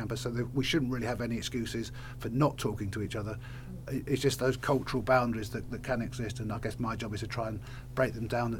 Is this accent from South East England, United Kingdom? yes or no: no; Wimbledon, London, United Kingdom; born there; I was born in Wimbledon, and Near Wimbledon